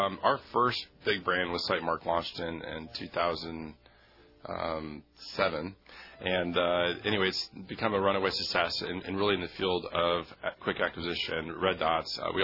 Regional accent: Michigan, United States; I grew up in Michigan, so for the folks listening from Texas, I got here as fast as I could. Michigan's a great outdoor state as well.

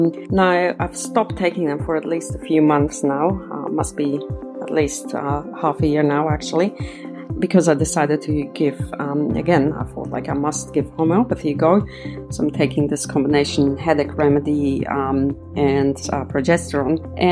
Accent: Switzerland; I'm originally from Switzerland, which is a country that's very big on homeopathy.

